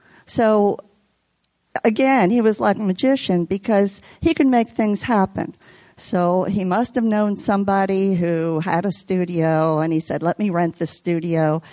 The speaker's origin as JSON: {"language": "English", "town": "Baltimore", "region": "Maryland", "country": "United States", "tie": "born or raised there", "said": "I grew up in Baltimore in a family with many traditions, and Christmas was no exception."}